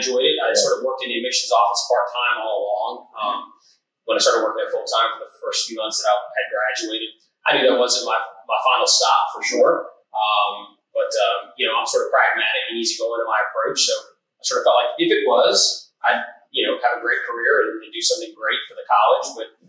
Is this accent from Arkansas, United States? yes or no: no; San Antonio, Texas, United States; I was born in San Antonio, Texas, and lived there all of my life.